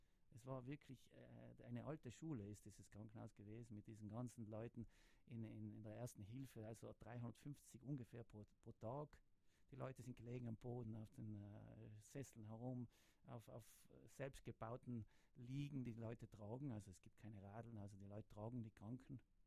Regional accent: Trentino-Alto Adige, Italy; dass man Südtiroler Ärzte helfen kann als Südtiroler.

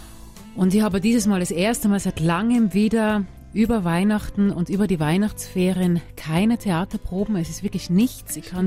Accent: Lower Austria, Austria; also ich bin ja nicht in Wien aufgewachsen, sondern mit Wien, 30 Kilometer, 40 Kilometer war Wien entfernt von mir und war natürlich viel in Wien

